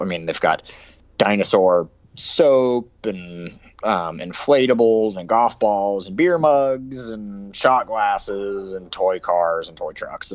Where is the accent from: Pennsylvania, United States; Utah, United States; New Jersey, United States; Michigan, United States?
Utah, United States